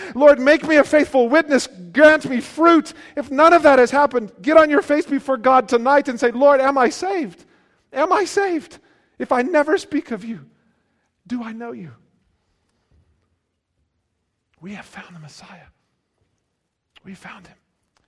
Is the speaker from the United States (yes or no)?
yes; United States; now in South Africa; why I'm American living in South Africa